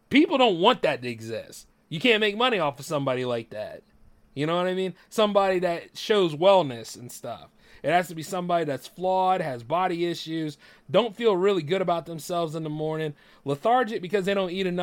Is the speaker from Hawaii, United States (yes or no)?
no; Delaware, United States; growing up in Delaware as a kid.